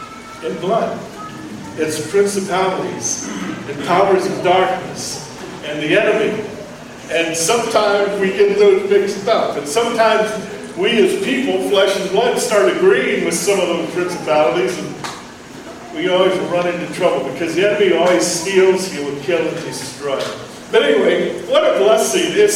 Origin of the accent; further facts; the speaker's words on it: Indiana, United States; I'm from, as Pastor Luke just shared, I'm from Indiana, and there's a battle going on there.